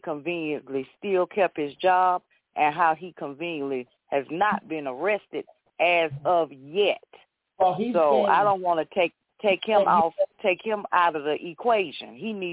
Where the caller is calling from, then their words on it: Georgia, United States; I'm calling from Georgia.